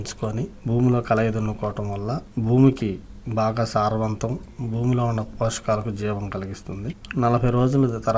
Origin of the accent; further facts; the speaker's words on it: Pedavadlapudi, Andhra Pradesh, India; మాది పెదవడ్లపూడి గ్రామం, మంగళగిరి మండలం, గుంటూరు జిల్లా నుంచి వచ్చాం.